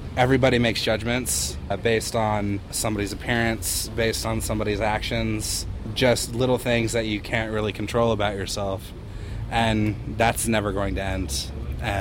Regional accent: Portland, Oregon, United States; Right here in Portland.

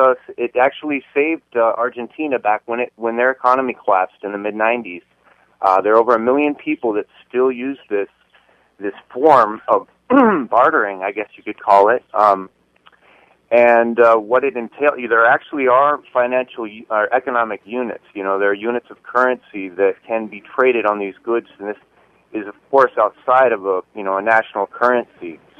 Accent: Montana, United States; I'm involved with bringing venison to my neighborhood from my home state of Montana.

